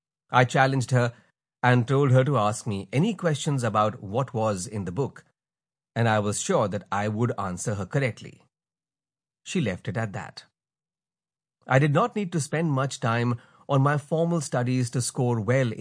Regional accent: Pune, Maharashtra, India; born there; I was born in Pune in 1942, the year Mahatma Gandhi asked the British to quit India

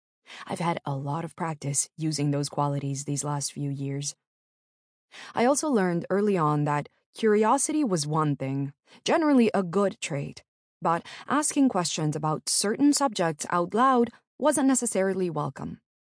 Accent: Novato, California, United States; I grew up in Novato, California, a town about 30 minutes north of San Francisco, the middle child of three.

